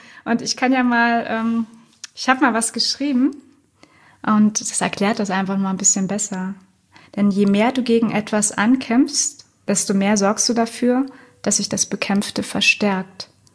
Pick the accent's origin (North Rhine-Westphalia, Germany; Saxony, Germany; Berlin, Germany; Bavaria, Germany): Berlin, Germany; Ich komme aus Berlin. Wir sitzen gerade auch mitten im Herzen von Berlin.